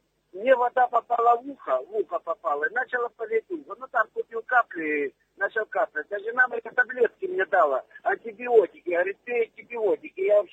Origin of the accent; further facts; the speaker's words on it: Ukraine; now in United States; Я сам с Украины, я живу в Америке.